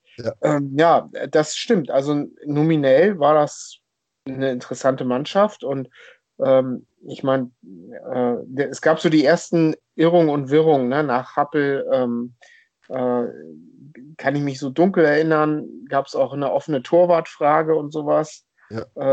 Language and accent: German; Struvenhütten, Schleswig-Holstein, Germany; Ja, also ich bin da richtig aufgewachsen in einem kleinen Dorf namens Struvenhütten.